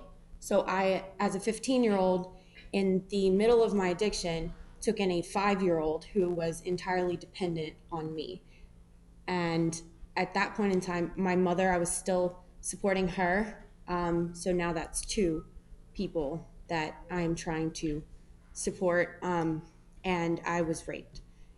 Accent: Gainesville, Florida, United States; I have a sponsor and I'm from Gainesville, Florida.

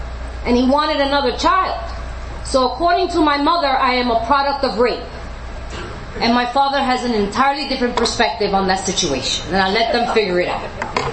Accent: New York City, New York, United States; now in California, United States; Okay, I always say I'm from New York, but I live in California. I'm the Puerto Rican girl from New York City. I don't know if you got Puerto Ricans out here.

